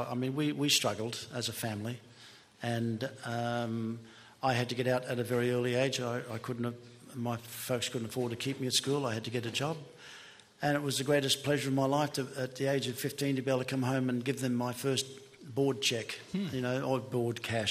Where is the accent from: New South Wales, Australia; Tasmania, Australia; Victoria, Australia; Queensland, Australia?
Queensland, Australia; Brisbane; the most vivid of all lessons that I learnt was one night in Brisbane, my hometown, and we'd been brought home to headline Festival Hall.